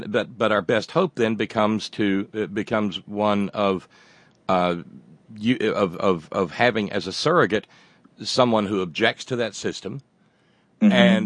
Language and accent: English; Alabama, United States; because I was Southern born and I'm born and raised in Alabama. I live in Appalachia.